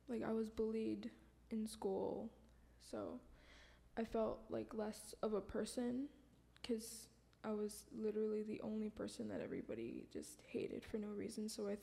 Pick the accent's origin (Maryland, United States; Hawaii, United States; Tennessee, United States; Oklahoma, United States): Hawaii, United States; Kaneohe; I'm from Kaneohe, Hawaii.